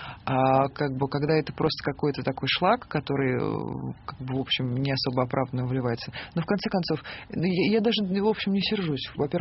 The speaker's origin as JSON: {"language": "Russian", "region": "Saint Petersburg", "country": "Russia", "lives_now": "Moscow, Russia", "said": "очень люблю Москву, я уже приняла этот город, здесь моя семья, здесь теперь мой дом тоже. Но по духу я, конечно, петербурженка, с этим ничего не сделать."}